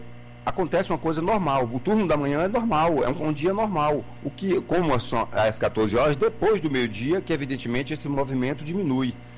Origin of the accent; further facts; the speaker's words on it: Brazil; Mas como brasileiro que somos